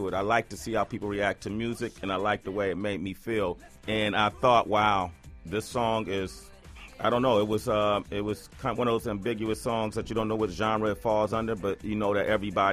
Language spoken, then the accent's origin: English; West Coast, United States; I'm from the West Coast. I was a young man, and this kind of just appeased my bravado at the time.